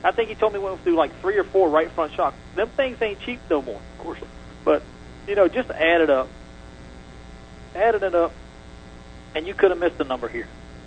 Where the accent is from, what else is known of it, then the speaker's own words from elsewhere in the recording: Gainesville, United States; I grew up in Gainesville and used to go to Columbia Motorsports Park every Saturday night